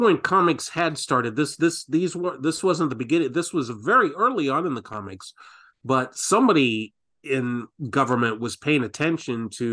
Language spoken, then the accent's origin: English; Ohio, United States; is someone born and raised in Ohio before escaping.